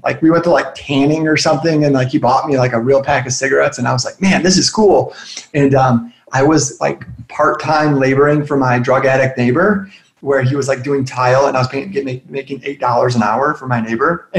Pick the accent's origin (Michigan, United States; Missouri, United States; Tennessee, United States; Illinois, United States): Michigan, United States; Detroit; I'm from the Detroit area. Everything has to do with vehicles. And my parents are both auto workers